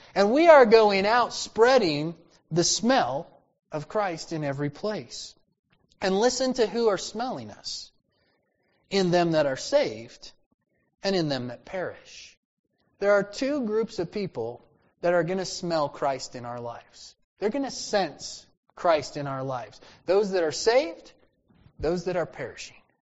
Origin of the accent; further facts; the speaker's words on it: Idaho, United States; I remember as a child growing up in Idaho, a mouse had gotten down in our heat duct and died